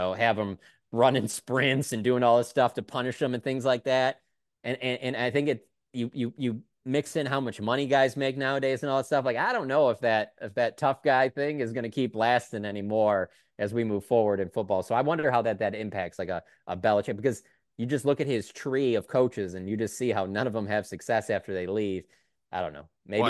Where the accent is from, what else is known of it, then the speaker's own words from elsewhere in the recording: Detroit, Michigan, United States; the first one I think of though, for me, just because I'm from Detroit